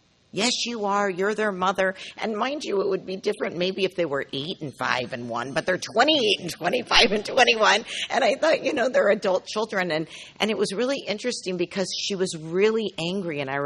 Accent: San Diego, California, United States; from San Diego.

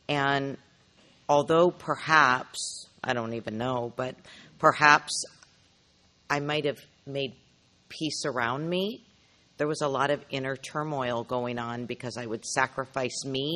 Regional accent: San Diego, California, United States; from San Diego.

